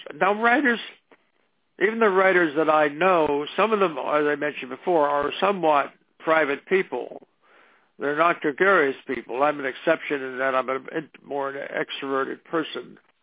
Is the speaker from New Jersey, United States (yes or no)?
yes; Ocean City, New Jersey, United States; when I was born and reared in Ocean City, New Jersey, there weren't many Italian people around.